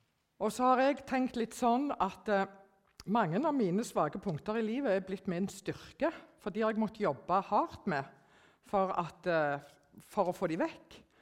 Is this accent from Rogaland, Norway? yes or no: yes; Stavanger, Rogaland, Norway; also born or lived in Ganddal; now in Kristiansand, Norway; Jeg er egentlig fra Stavanger, men jeg har bodd på Ganddal i mange år, og nå har jeg flyttet til Sørlandet og bor på Flekkerøya. Og har planer om å flytte til Mandal etter hvert.